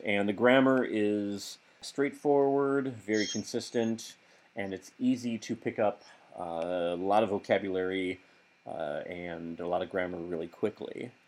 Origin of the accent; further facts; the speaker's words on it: United States; As an American, I would recommend pretty close to what you said about learning something either Germanic or Romance.